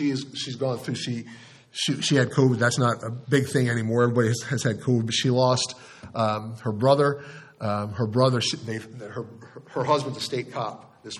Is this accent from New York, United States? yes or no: no; Wilmington, Delaware, United States; We had a cornerstone of my church that I grew up in Wilmington, Delaware, Community Fellowship Church.